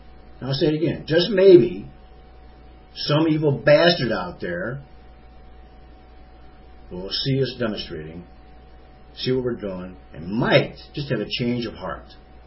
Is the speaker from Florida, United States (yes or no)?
yes; Tampa, Florida, United States; from Tampa, Florida.